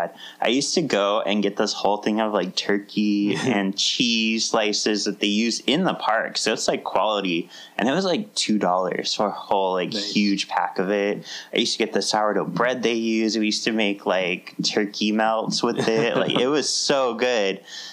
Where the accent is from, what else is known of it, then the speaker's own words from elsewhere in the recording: Placentia, California, United States; Growing up, that's what made me think of it, is I grew up in Placentia, which is right next to Anaheim.